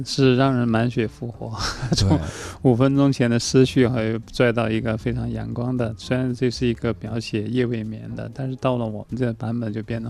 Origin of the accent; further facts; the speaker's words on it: China; 因为毕竟我是一个中国人